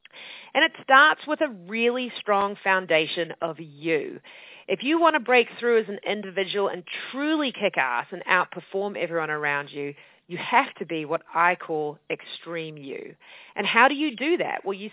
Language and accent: English; New Zealand; moved away; I'm actually from New Zealand, if any of you have heard of that amazing country at the bottom of the world.